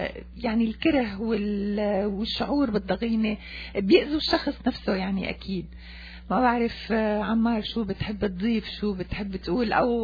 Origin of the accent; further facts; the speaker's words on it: Syria; now in Montreal, Canada; لحتى يكون إلنا اسم بمونتريال، ليش ما يكون إلنا اسم؟ نحن سوريين، نحن عنا حضارة، نحن عنا بلد منعتز فيها